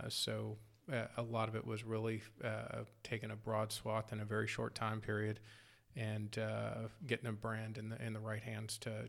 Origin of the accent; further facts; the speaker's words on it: Norman, Oklahoma, United States; born there; now in Texas, United States; I was born in Norman, Oklahoma, part of the Boomer Sooners, mm-hmm. and moved to Texas. Been here for 42 years now, so fully transplanted.